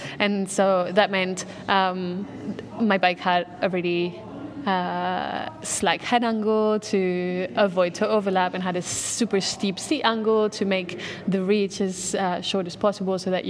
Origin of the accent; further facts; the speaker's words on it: Belgium; It's Wednesday in French, and I'm from Belgium.